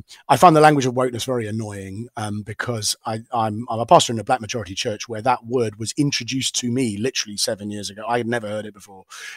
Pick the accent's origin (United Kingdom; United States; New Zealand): United Kingdom; I don't share them, being British and being more, you know, probably well to the left in that sense of most Americans anyway, because we have free healthcare, free education, all that. You know, so I'm British